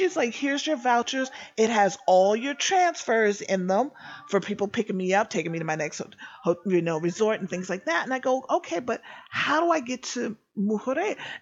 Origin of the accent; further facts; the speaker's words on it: the South, United States; So now, I am from the South. I did not grow up on a farm